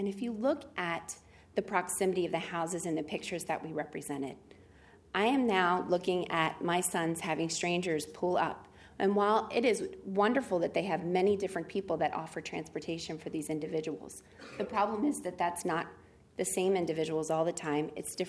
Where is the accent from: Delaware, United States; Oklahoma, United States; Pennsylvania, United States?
Delaware, United States; Smyrna; We grew up in Smyrna, which was a small town, and so we had everybody knew everybody.